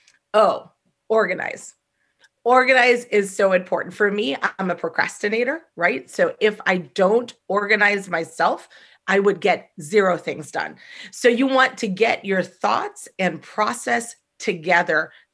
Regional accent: New York, United States; I left my full-time executive level position at a nonprofit here in New York, because I'm from New York

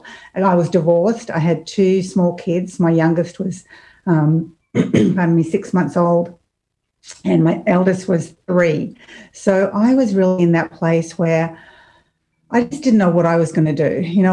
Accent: Australia; Well, I'm from Australia. You may have noticed the accent.

